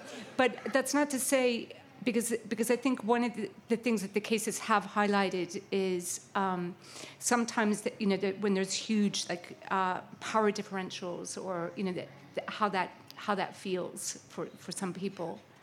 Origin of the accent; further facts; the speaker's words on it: Ireland; Because I'm Irish.